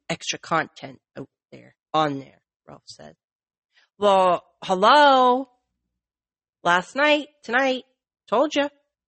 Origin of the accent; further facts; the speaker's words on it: Canada; Because I'm Canadian.